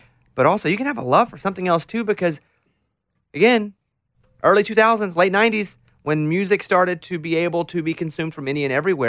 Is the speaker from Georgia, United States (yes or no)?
no; Arkansas, United States; Well, I grew up in Arkansas. We didn't see a banjo. Nobody played music where I lived.